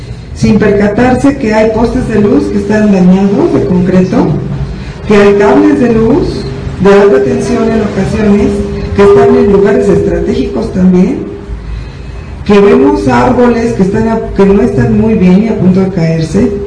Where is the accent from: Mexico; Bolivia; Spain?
Mexico; no cumplía con un deber como ciudadana y como mexicana